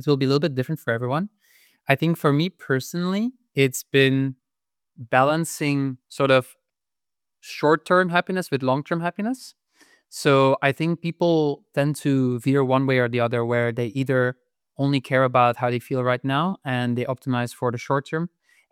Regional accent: Belgium; moved away as an adult; I am from Belgium originally. I lived there for most of my life. But as I started my first job, I moved to a different country while I was studying.

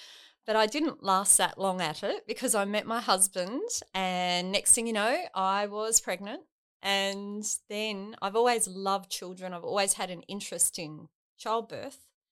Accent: Gold Coast, Queensland, Australia; also born or lived in Sydney; I was born in Sydney, but I grew up on the Gold Coast. So we moved to the Gold Coast when I was only a little kid. And I've grown up on the Gold Coast and then university in Brisbane. So most of my life I've lived around here.

